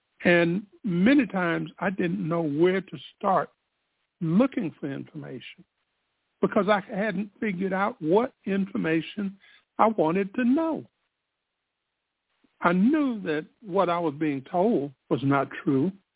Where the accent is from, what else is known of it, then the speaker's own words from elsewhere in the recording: Spartanburg, South Carolina, United States; in the heart of my hometown, Spartanburg, South Carolina, there is a statue of a military person